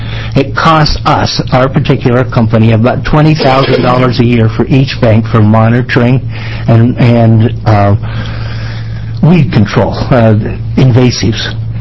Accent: United States; I live in Benton County, born and raised in Linn County.

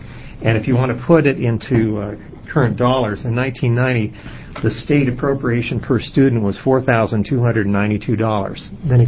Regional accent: Oregon, United States; from Central Oregon. I'm an attorney.

